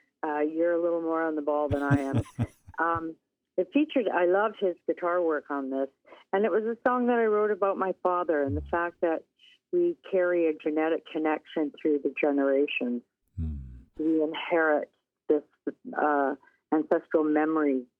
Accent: Windsor, Ontario, Canada; And I grew up in Windsor, Ontario, of all places.

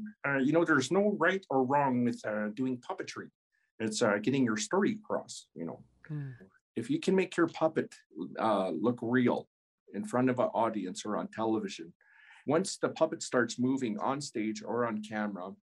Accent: Alberta, Canada; I'm from the Sutina Reservation and also from the Blood Tribe. So I'm... you know, half Sutina and half Blackfoot.

